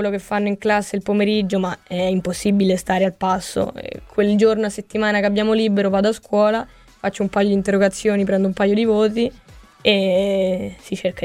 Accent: Rome, Lazio, Italy; Sono scontata, vengo da Roma, lo so.

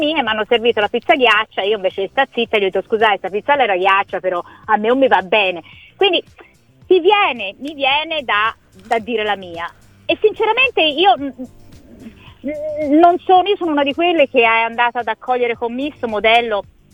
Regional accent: Florence, Tuscany, Italy; born there; in quanto fiorentina di nascita

